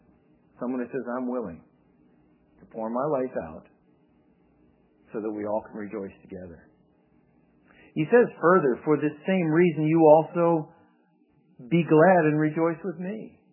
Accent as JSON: {"language": "English", "region": "Scotland", "country": "United Kingdom", "said": "Now, being a Scotsman, I would say, what a waste."}